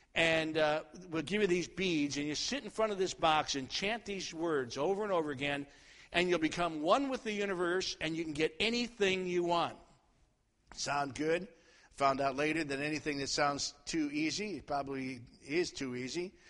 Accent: Cleveland, Ohio, United States; And I left there, went back to my hometown of Cleveland, Ohio, then down to Columbus, Georgia, Phoenix City, Alabama, Montgomery, Alabama, and then to Alexander City, Alabama.

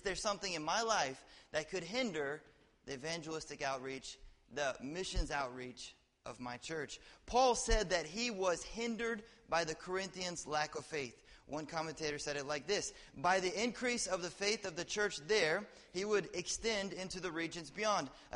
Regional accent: Georgia, United States; I grew up in the Bible Belt. I grew up in just west of Atlanta, Georgia.

